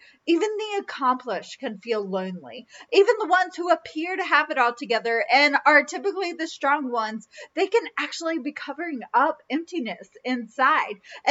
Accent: the South, United States; accent: Southern; And so don't even get me started on my Southern accent trying to pronounce a French last name.

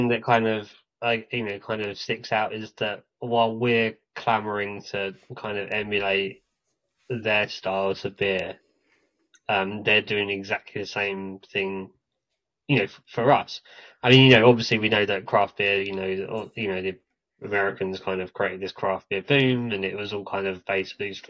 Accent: England, United Kingdom; Just because I'm English, you give me an English ale

